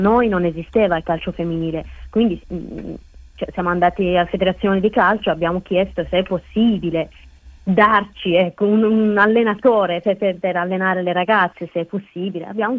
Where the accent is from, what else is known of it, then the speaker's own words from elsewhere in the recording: Afghanistan; Italian is a second language; now in Italy; ho dovuto lasciare il mio paese, la mia famiglia, solo e solo per libertà, per poter giocare, perché avere una vita normale, ecco.